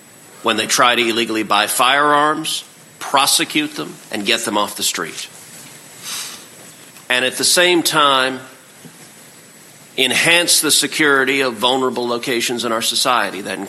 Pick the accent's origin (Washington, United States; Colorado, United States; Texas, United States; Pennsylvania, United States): Texas, United States; whether in my home state, in the beautiful elementary school of Robb Elementary in Uvalde, Texas.